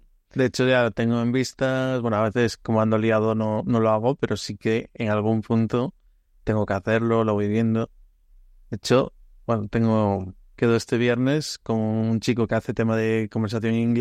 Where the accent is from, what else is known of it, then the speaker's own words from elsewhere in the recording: Spain; más nos cuesta somos los españoles, justo.